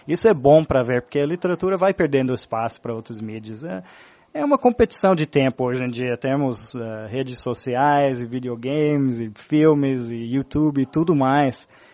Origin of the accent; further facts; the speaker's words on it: Texas, United States; Sim, passei a minha infância no Texas.